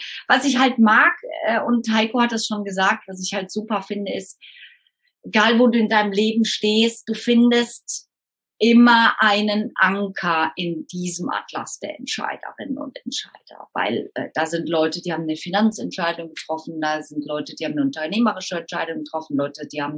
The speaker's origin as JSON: {"language": "German", "region": "Rhineland", "country": "Germany", "said": "Ich bin Rheinländerin, ich feiere irgendwie das Leben"}